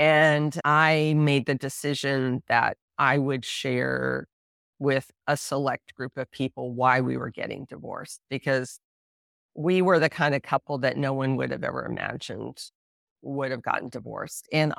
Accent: New York, United States; I grew up in New York and in a pretty progressive circle of people.

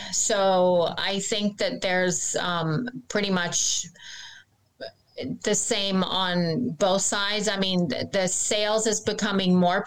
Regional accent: England, United Kingdom; also born or lived in Canada; I'm originally from England and grew up for 10 years in Canada.

